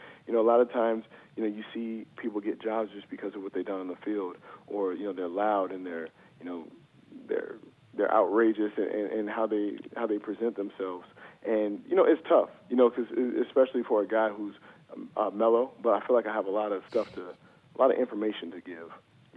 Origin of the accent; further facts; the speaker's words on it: Sacramento, California, United States; I grew up on the West Coast, and I'm originally from Sacramento, so you know I have a lot of Mexican influence over there.